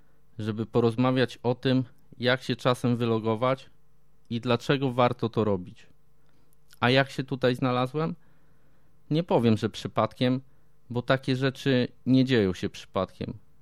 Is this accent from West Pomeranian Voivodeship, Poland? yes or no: no; Warsaw, Masovian Voivodeship, Poland; Wychowałem się na warszawskiej Pradze. To moje miejsce na ziemi. Trochę surowe, trochę szorstkie, ale prawdziwe.